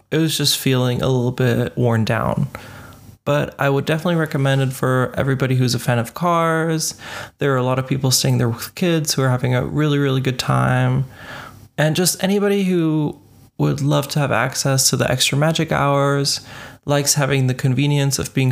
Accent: United States; Growing up in the States, you know, you get to experience a lot of motels along the highways

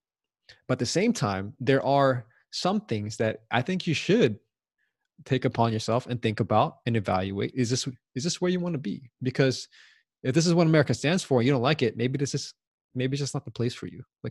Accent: United States; as an American, there are core principles that are that are just American

